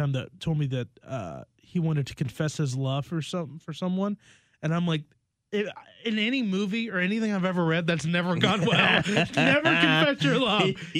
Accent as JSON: {"language": "English", "town": "Roanoke", "region": "Virginia", "country": "United States", "tie": "born or raised there", "said": "growing up in Roanoke, Virginia, where just some people were just set in their ways."}